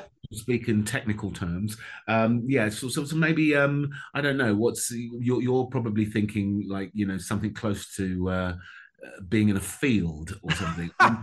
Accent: Hackney, London, United Kingdom; I grew up in Hackney, Toby. You know, Hackney in the 70s and 80s.

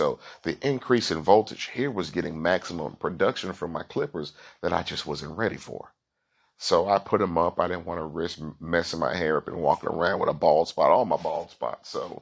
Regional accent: United States; Again, I'm an American.

